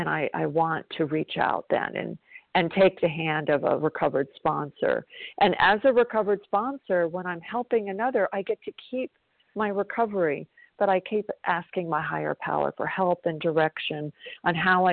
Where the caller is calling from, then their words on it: South Carolina, United States; I'm calling from South Carolina